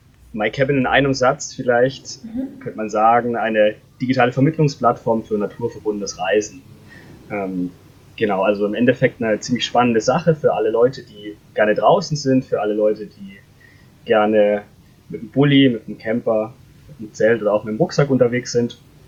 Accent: Baden-Württemberg, Germany; now in Konstanz, Germany; Deshalb sind wir auch beide an Bodensee gezogen. Ich komme eben aus dem Schwarzwald. Ich habe es dann noch näher an die Alpen gezogen.

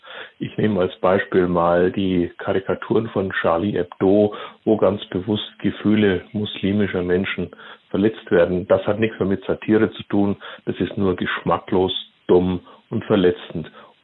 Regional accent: Landshut, Bavaria, Germany; Ich komme aus Landshut und arbeite bei einer Bank.

